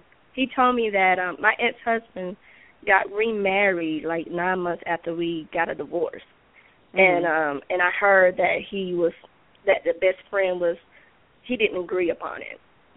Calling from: Georgia, United States; from Georgia.

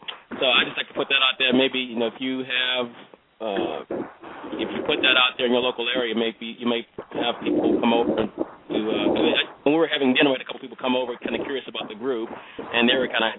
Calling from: Laurel, Maryland, United States; I'm calling from Laurel, Maryland.

